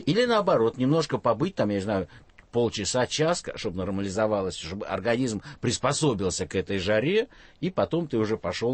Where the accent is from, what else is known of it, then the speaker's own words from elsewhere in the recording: Russia; Я говорю, из России.